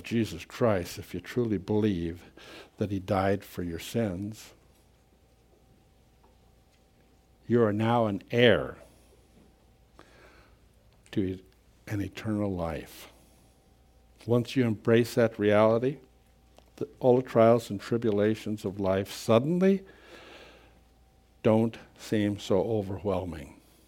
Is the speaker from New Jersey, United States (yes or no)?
no; Tehachapi, California, United States; born there; She was in the birth room with my mother when I was born in Tehachapi.